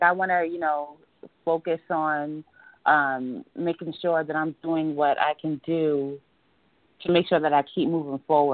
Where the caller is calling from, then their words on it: New York, United States; New York.